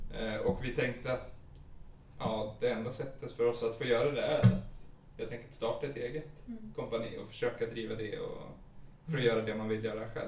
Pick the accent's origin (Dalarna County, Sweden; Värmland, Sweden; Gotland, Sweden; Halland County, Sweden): Dalarna County, Sweden; Leksand; jag är ju från Leksand. Det är lite mindre och Parkteatern åker inte dit.